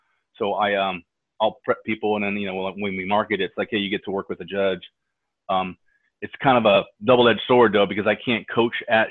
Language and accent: English; California, United States; You know, I grew up in the Bay Area, but when I moved here, I knew nobody. My dad had moved here.